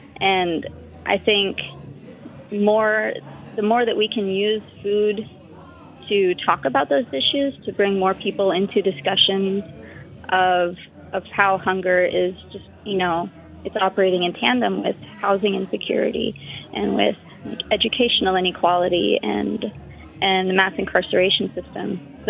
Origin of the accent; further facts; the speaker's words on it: India; somebody who grew up in India